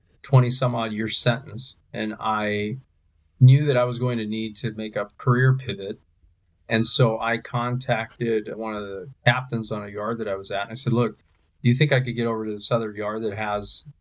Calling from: Los Angeles, California, United States; I'm in Los Angeles, Boyle Heights area.

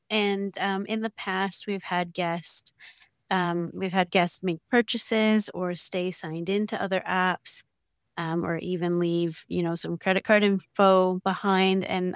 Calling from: Canada; I'm calling from Canada.

